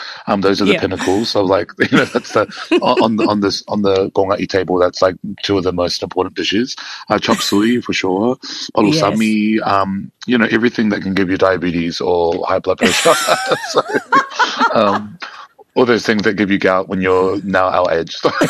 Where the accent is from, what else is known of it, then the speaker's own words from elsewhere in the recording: Mangere, Auckland, New Zealand; Yeah, so I grew up in Mangere, which is infamously, I think, when we were growing up, South Auckland had such a harsh rap from the media.